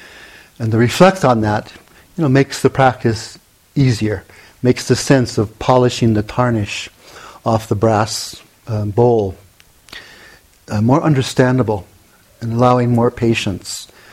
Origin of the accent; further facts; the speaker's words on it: Hawaii, United States; You know, I grew up, born and raised in Hawaii, and at age 11, we moved from one area of this bay, Mauna Lua Bay, down a couple of miles to be on the water.